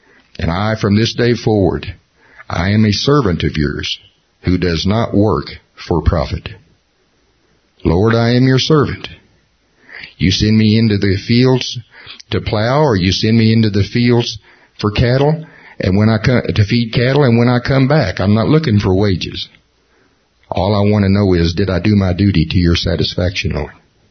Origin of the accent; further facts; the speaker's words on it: Oklahoma, United States; I'm from Oklahoma, and my grandfather on my dad's side had a large combination ranch and farm.